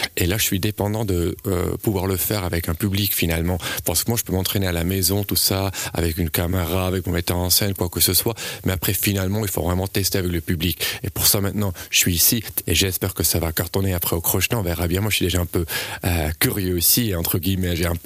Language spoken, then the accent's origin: French; Brig, Valais, Switzerland; now in Bern, Switzerland; je suis au Valaisan, j'ai grandi à Brie, mais maintenant ça fait une éternité, 17 ans que j'habite Berne.